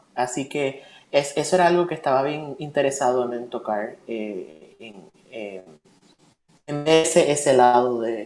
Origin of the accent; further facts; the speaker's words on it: Puerto Rico; mi identidad como puertorriqueño